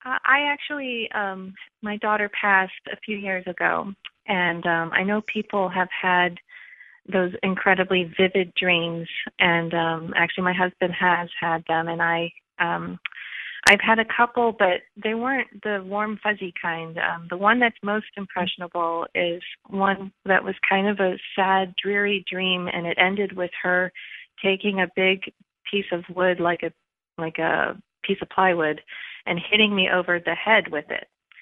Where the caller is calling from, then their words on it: Rhode Island, United States; I'm calling from Rhode Island.